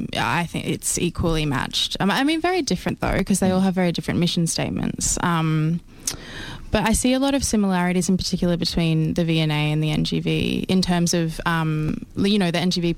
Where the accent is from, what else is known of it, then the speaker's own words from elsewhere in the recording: Queensland, Australia; I'm from Queensland, so I moved here about a year and a half ago for this job.